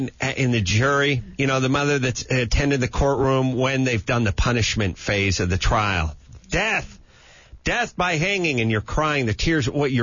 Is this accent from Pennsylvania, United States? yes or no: no; Los Angeles, California, United States; I grew up in Los Angeles.